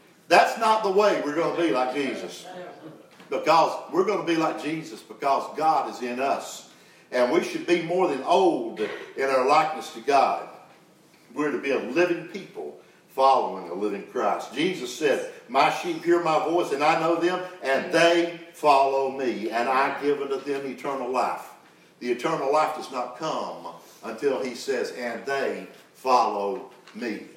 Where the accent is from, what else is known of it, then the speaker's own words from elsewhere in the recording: the South, United States; Because we're from the South. We're polite.